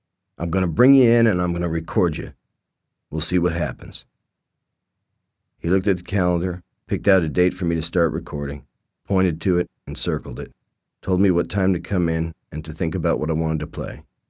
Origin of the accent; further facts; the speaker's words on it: Illinois, United States; He took out a notepad and pencil and asked me where I was from. I told him I was from Illinois